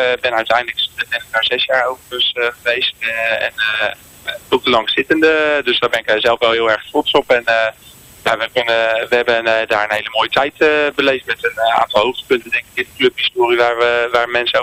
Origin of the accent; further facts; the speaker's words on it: Koudekerk aan den Rijn, South Holland, Netherlands; ik ben 37 jaar oud. Ik kom uit Koudkerk aan de Rijn. Ik woon daar samen met Marielle en onze drie kinderen.